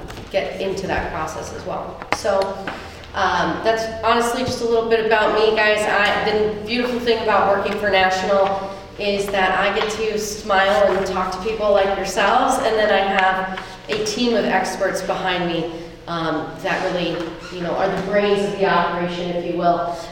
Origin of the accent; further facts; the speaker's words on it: Mooers, New York, United States; I am actually from Moores originally. I grew up here, which is what led me to come out here when I came back to the North Country.